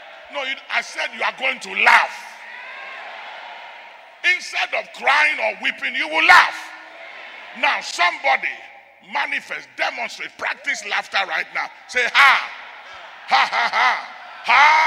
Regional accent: Ghana; It's because I'm a Ghanaian.

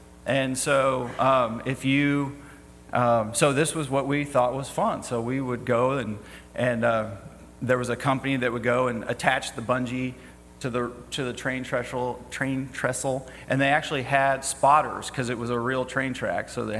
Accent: California, United States; So I grew up in California, and I went to college in California, and it was kind of a mountainous region.

